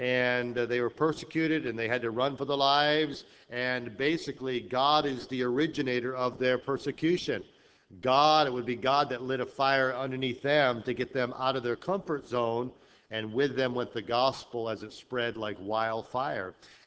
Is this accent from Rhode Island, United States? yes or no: yes; Rhode Island, United States; And so, and again, I grew up in Rhode Island, and this is every year.